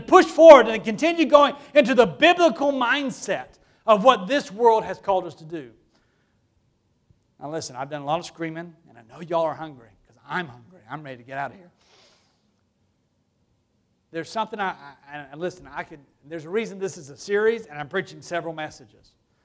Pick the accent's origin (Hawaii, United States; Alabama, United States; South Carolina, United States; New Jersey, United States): Alabama, United States; Now listen, I grew up in Alabama and we were the most southern redneck people I've ever met in my life.